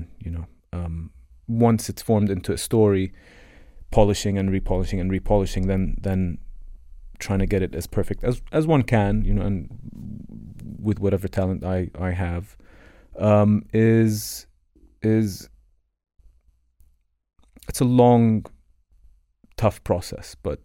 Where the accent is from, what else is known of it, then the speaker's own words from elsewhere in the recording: Amman, Amman Governorate, Jordan; I grew up in Amman. It's a quiet... it's a quiet place, really, for the most part